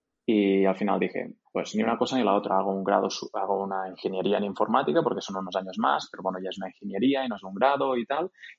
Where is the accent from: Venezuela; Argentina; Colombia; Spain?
Spain; Tortosa, Catalonia; A los 25 años decidí bajar a un punto intermedio entre Tortosa, de donde soy yo, y Barcelona, que es en Reus Tarragona